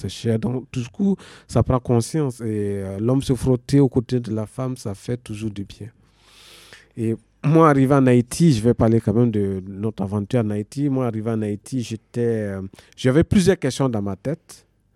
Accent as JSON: {"language": "French", "country": "Côte d’Ivoire", "tie": "born or raised there", "said": "je suis né en Côte d'Ivoire et mon père était burkinabé en Côte d'Ivoire."}